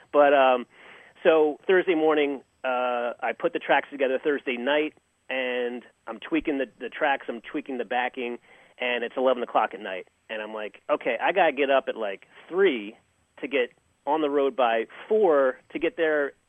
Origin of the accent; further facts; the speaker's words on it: New Jersey, United States; I'm a fan from South Jersey, so I'm not privy to all this stuff.